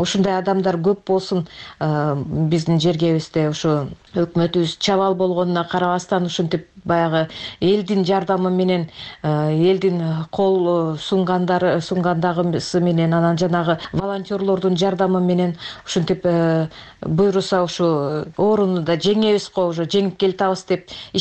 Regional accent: Talas Region, Kyrgyzstan; Мен өзүм Таластан болом

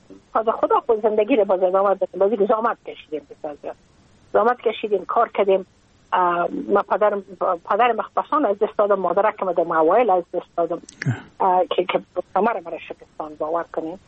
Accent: Afghanistan; moved away as an adult; now in United States; ما که از افغانستان بقا آمدم ما اون سال بودم 28 ساله

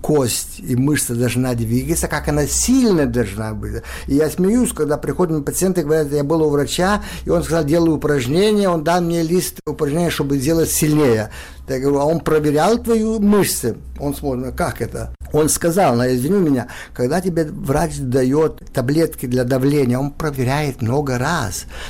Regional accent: Lithuania; now in Israel; Я был дважды не русский, это самое страшное. Я был и литовец, и еврей.

